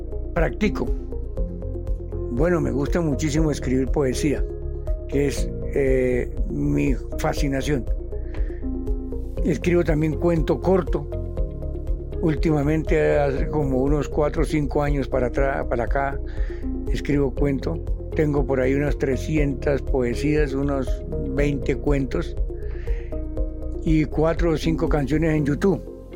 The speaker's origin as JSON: {"language": "Spanish", "town": "Socorro", "region": "Santander", "country": "Colombia", "tie": "born or raised there", "also_born_or_lived": "San José de Suaita", "said": "oriundo de un pueblito muy bonito enclavado en la cordillera oriental llamado San José de Suaita. Me crié en El Socorro, Santander también"}